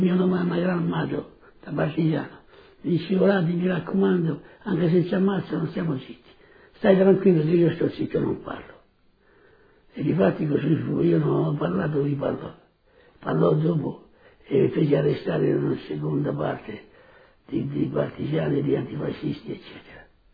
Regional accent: Seravezza, Tuscany, Italy; born there; Sono nato a Seravezza, in provincia di Lucca, il 23 novembre del 1924.

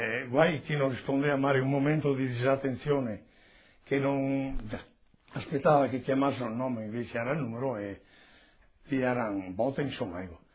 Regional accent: Feltre, Veneto, Italy; born there; sono nato a Feltre il 12 ottobre del 1926.

